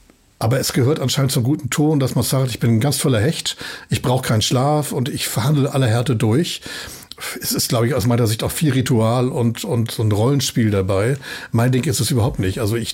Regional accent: Hamburg, Germany; das ist eine wunderschöne, tolle Stadt, die ich wirklich liebe, das ist meine Heimat, auch wirklich gerne hier bin und hier lebe.

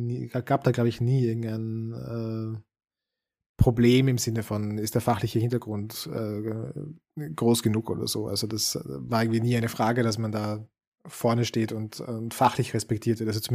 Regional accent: Austria; now in Germany; wenn man irgendwie als Österreicher in Deutschland ist

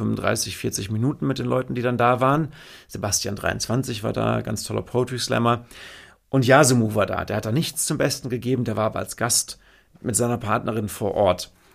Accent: Anholt, North Rhine-Westphalia, Germany; Ich habe in Arnold gewohnt die ganze Zeit. Ich bin in Bocholt zur Schule gegangen.

